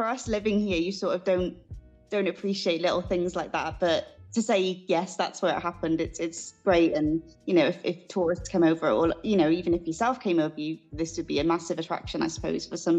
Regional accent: Plymouth, South West England, United Kingdom; I am from the southwest of the UK. So in Devon, a place called Plymouth.

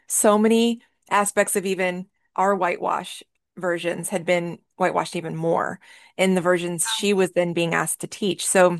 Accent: Illinois, United States; Well, and like I grew up in Central Illinois, and my textbooks I know were whitewashed.

